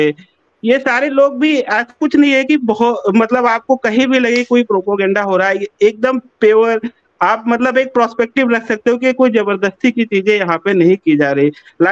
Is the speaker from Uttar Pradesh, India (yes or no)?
yes; Ayodhya, Uttar Pradesh, India; moved away as an adult; now in Singapore; sir मैं वैसे तो अयोध्या से हूँ लेकिन अभी मैं सिंगापुर में रहता हूँ तो मैं सिंगापुर से अभी इस समय आपसे जुड़ रहा हूँ